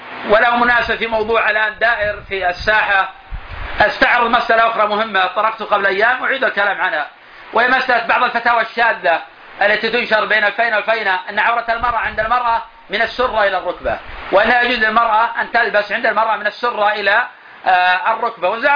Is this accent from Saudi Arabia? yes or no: yes; Najd, Saudi Arabia; بقايا من النساء الكبار عندنا في نجد